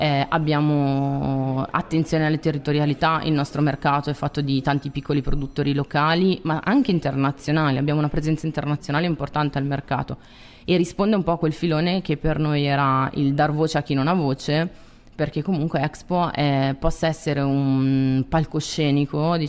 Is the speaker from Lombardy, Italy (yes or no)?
yes; Milan, Lombardy, Italy; Milano è una città bellissima, detta da milanese